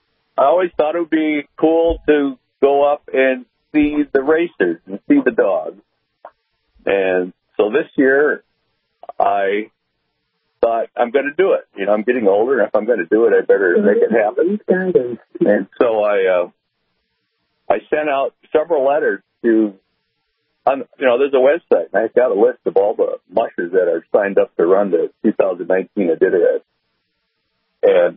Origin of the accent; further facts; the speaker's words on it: Devils Lake, North Dakota, United States; now in Bismarck, United States; I grew up in Devil's Lake, North Dakota, moved to Bismarck 40 years ago, retired from Minn Kota Power, power plant northwest of Bismarck in Center.